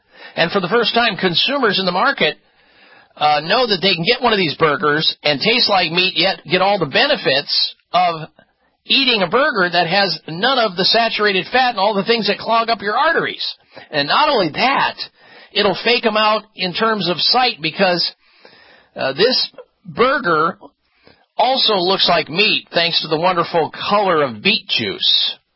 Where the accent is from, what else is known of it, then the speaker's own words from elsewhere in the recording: Midwest, United States; which is what I used to eat growing up in the Midwest